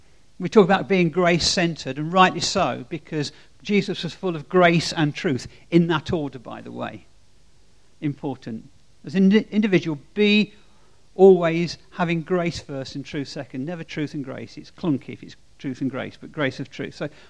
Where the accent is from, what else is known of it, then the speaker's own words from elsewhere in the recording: Leicester, East Midlands, United Kingdom; also born or lived in Norwich; I'm from Leicester.